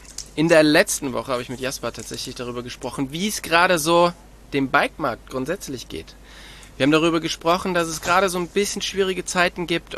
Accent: North Rhine-Westphalia, Germany; Ich komme ja auch da aus der Nähe von Köln und bin dann nach Oberfranken gezogen.

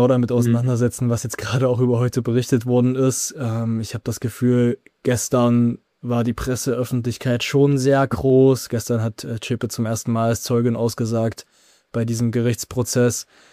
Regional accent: Zwickau, Saxony, Germany; im Raum Zwickau, meiner Heimatstadt

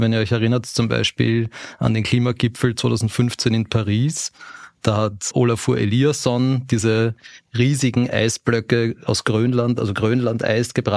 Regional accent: Vienna, Austria; als gebürtiger Wiener

